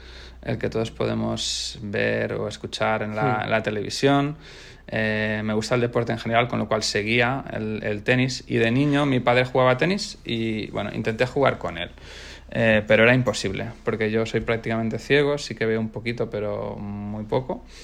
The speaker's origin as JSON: {"language": "Spanish", "region": "Balearic Islands", "country": "Spain", "tie": "born there", "said": "Yo nací en Mallorca."}